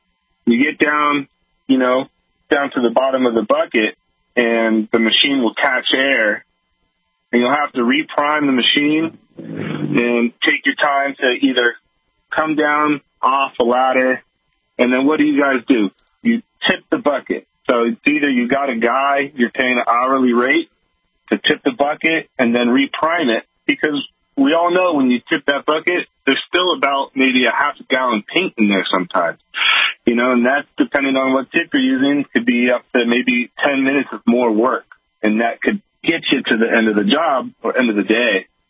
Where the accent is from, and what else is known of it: San Francisco, California, United States; born or raised there